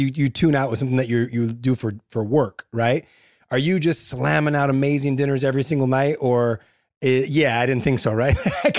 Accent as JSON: {"language": "English", "town": "La Puente", "region": "California", "country": "United States", "tie": "born or raised there", "said": "I grew up in La Puente. All I did was eat Mexican food my whole life."}